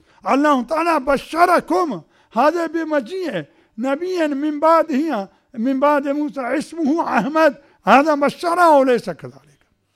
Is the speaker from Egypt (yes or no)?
no; Pakistan; هذا الطبيب عندنا في باكستان عين يسمون طبيب على حكيم